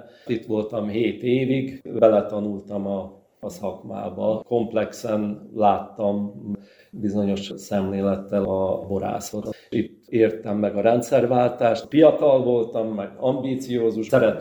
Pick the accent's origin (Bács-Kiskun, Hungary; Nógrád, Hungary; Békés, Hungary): Bács-Kiskun, Hungary; Kiskunfélegyháza; born there; Piskunfélegyházi születésű vagyok.